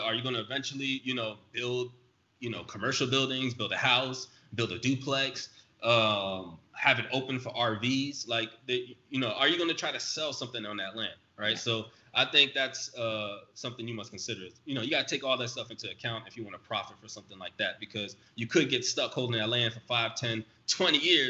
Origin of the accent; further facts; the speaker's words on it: East Coast, United States; also born or lived in New York / Florida; Because me personally, I'm from the East Coast, lived in New York, lived in Florida.